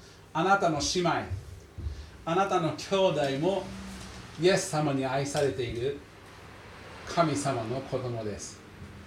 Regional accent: United States; 僕はアメリカ人なので寛容という言葉を聞いたときに、は?というのが普通です。

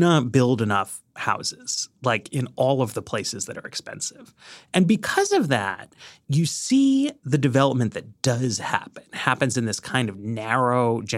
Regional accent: New York, United States; And, you know, in my day, I grew up in New York, right?

